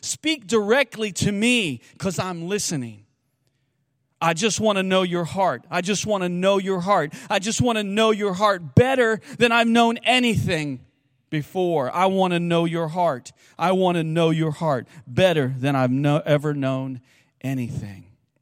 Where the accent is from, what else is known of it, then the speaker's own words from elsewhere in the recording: Columbus, Ohio, United States; I remember it being in Canton, Ohio. I grew up in Columbus, but I was there for a youth conference.